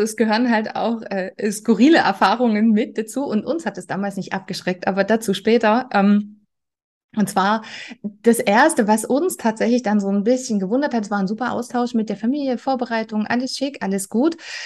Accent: Saxony, Germany; weil wir kommen aus Sachsen, gar nicht so weit weg, das war in der Nähe von Berlin in Brandenburg

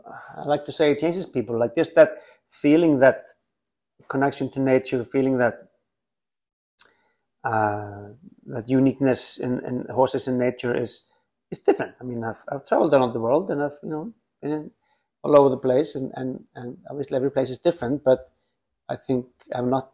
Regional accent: Iceland; moved away as an adult; now in United States; I moved away from Iceland. It's kind of classic, right? So, like, it was just a, you know, home for me, obviously, as a kid and young man. And then I moved to the US and lived a long time and started coming back.

